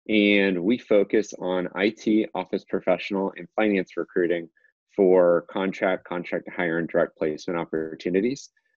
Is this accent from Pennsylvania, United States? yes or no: no; Tampa, Florida, United States; I'm born and raised in Tampa and saw a lot about how tech companies were moving here